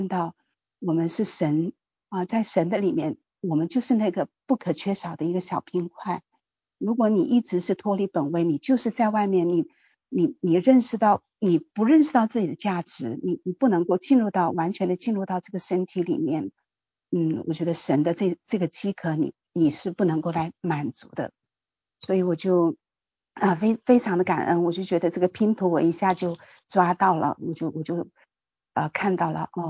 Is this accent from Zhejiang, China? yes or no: no; Nanchang, Jiangxi, China; 我是南昌的